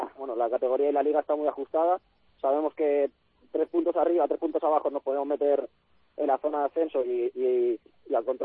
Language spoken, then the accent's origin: Spanish; Barcelona, Catalonia, Spain; Yo de Barcelona.